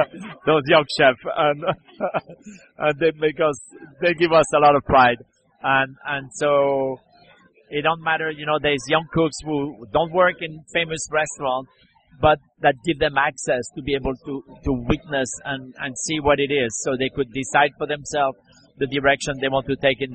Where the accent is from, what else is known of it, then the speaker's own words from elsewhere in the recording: Lyon, Auvergne-Rhône-Alpes, France; English is a second language; I am from Lyon. I'm from the town of Paul Bocuse